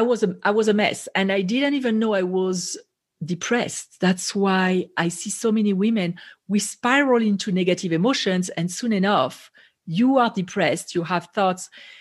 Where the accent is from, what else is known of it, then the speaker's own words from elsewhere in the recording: France; moved away as an adult; also born or lived in Israel; now in United States; So I'm from France originally, but when I was in college, I moved to Israel and I lived there for over 10 years